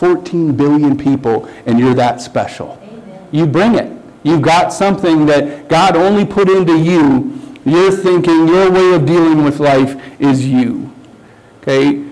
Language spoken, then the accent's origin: English; South Dakota, United States; I grew up in South Dakota, farming and ranching. We did both.